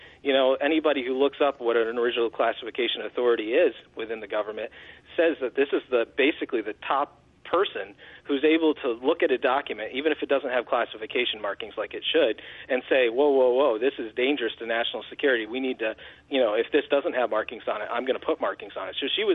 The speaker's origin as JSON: {"language": "English", "country": "United States", "said": "we as American people have seen that that's all lies and that it's misinformation"}